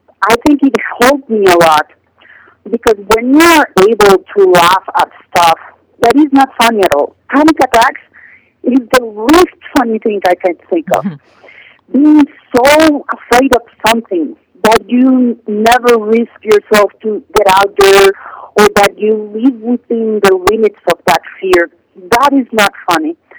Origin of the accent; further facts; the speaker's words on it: Cali, Valle del Cauca, Colombia; I am from Cali, Colombia, and I grew up in there, and it was a city that was very heavily, beaten by the drug cartel wars.